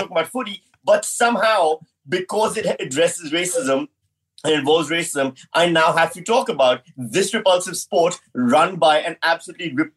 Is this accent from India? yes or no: no; Pakistan; now in Australia; I'm from Pakistan and I don't give a shit about cricket.